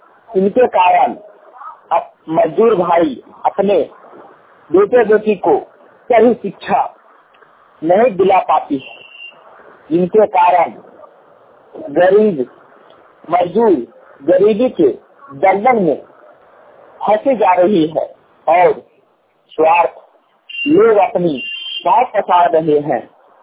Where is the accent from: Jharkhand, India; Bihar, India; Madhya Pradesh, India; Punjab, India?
Jharkhand, India; Badam; ग्राम post बादम, थाना बड़का गांव, जिला हजारीबाग, झारखंड के निवासी हूँ।